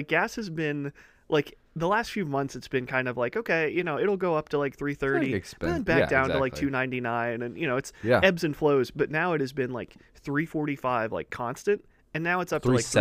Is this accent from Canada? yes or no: no; Springfield, Ohio, United States; oh yeah, I'm from Springfield, 'cause it was an Ohio school.